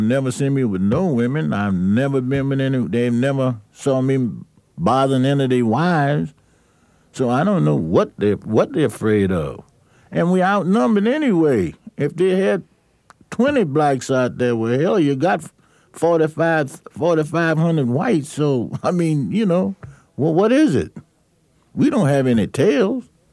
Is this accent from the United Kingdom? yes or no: no; Charlotte, North Carolina, United States; born or raised there